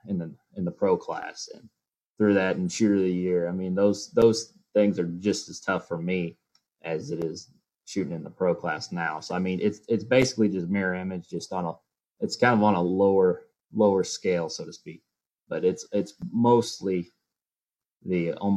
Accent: Sullivan, United States; So I'm born and raised and basically in Sullivan. I was kind of in that area.

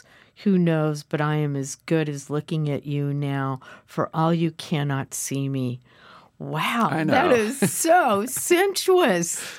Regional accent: New York, United States; I love the fact that he's a New Yorker, that I'm a New Yorker, that he's a great American poet

